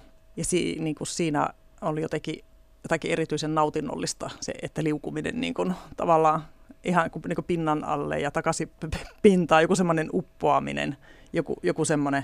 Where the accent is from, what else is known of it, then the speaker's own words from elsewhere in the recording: Lapland, Finland; accent: Tornio Valley dialect; Meidän kieli on mulle, tai tämä Tornionjokilaakson murre tai pellonmurre, joku ikään kuin joku äidinkieli, mikä pitäisi olla minun äidinkieli, mutta se ei mitenkään voi olla minun äidinkieli. Mutta kuitenkin se on ollut, on tavallaan minun, se on niin kuin minun tunnekieli.